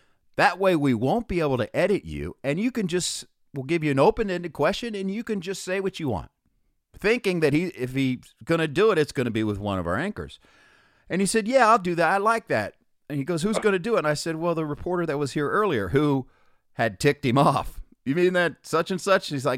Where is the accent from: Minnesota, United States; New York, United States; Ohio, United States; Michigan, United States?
Ohio, United States; Columbus; I'm still in college. I grew up in Columbus, Ohio.